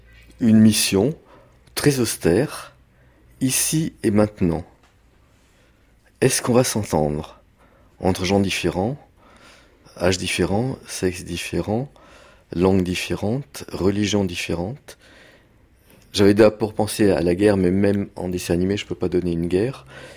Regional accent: France

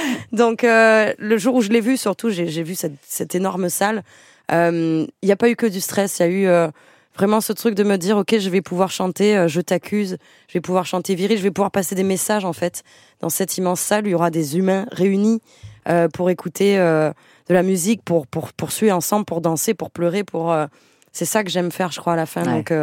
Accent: Southern France, France; accent: southern French; now in Paris, France; je me dis j'ai un accent du sud de fou que j'ai toujours pas vraiment perdu.

